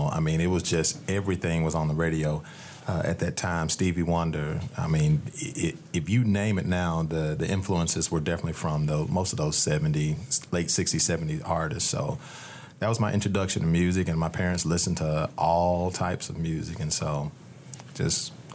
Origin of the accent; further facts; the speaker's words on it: Mississippi, United States; we grew up in the South, so we listened to pretty much everything that you can name. In Mississippi, you can hear everything